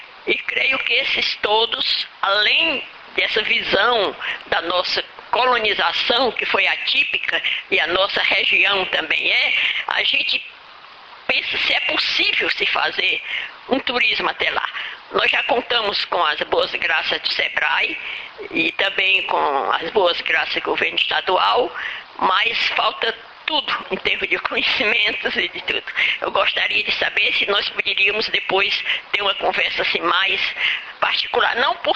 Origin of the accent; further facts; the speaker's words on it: Ceará, Brazil; eu sou do Ceará, uma região da região dos Inhamuns, interior de Ceará, uma região que dista mais de 300 quilômetros da capital